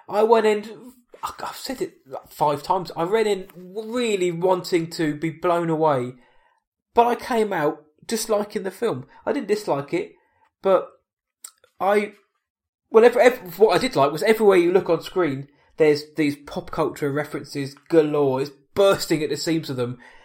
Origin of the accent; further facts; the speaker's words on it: England, United Kingdom; we're English. We don't know how to emote apart from to tut and nod.